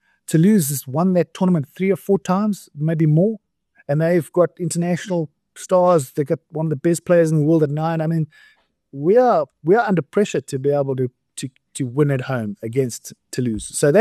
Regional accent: South Africa; As a South African public, we've underestimated the challenge

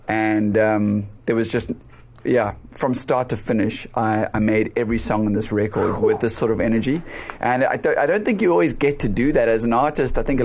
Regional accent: Cape Town, Western Cape, South Africa; Cape Open Air, yeah, that is my hometown festival, first big show of the summer.

